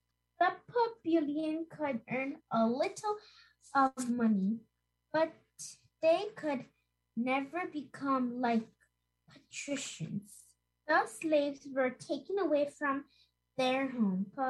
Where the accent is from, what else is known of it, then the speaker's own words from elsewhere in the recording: Hudson, New York, United States; I'm also from Hudson, and I'm 8 years old.